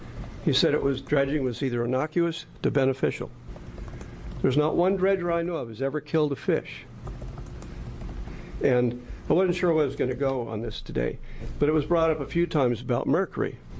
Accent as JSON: {"language": "English", "region": "Oregon", "country": "United States", "said": "I'm from the Illinois Valley. I've been mining for about 30 years."}